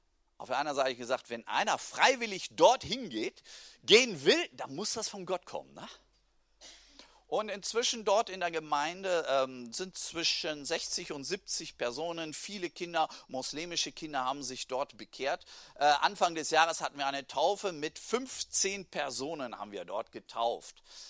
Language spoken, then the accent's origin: German; Guinea; German is a second language; Bei uns in Guinea, wir haben ja noch eine andere, ganz andere Bevölkerungsstruktur wie hier. Bei uns sind 50% der Bevölkerung unter 17.